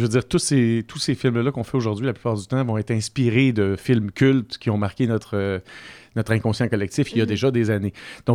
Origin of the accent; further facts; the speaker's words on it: Quebec, Canada; accent: Québécois; Et là, pardonnez mon accent québécois en néerlandais. C'est très marqué.